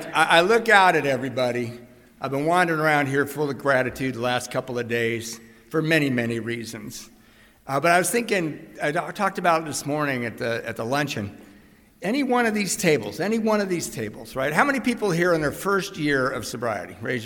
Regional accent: Redondo Beach, California, United States; I grew up in Redondo Beach in the 70s and 80s.

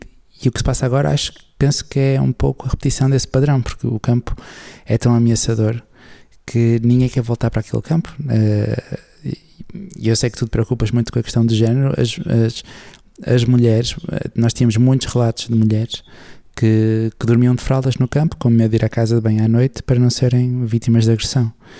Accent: Portugal; nós somos do Porto e os outros são do Benfica, mas depois para a semana isto já muda tudo e somos todos portugueses

